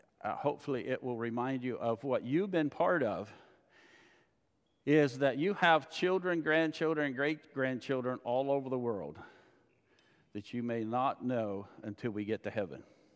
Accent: Pennsylvania, United States; I grew up in Pennsylvania with a very, very poor self-image.

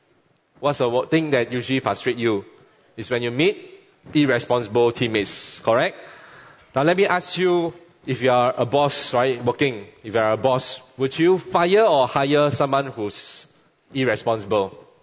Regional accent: Singapore; Maybe we talk about things like our privilege as a Singaporean to enjoy good education, to enjoy healthcare, to enjoy your MRT seat.

